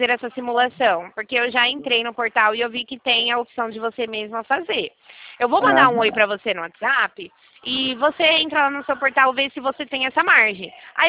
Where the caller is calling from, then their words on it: São Paulo, Brazil; Ó, eu tô falando aqui do interior de São Paulo, tá?